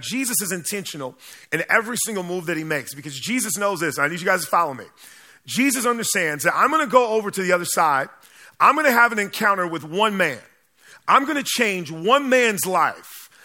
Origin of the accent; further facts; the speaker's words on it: Maryland, United States; I remember growing up in Columbia Union College, and we used to get credit for worship.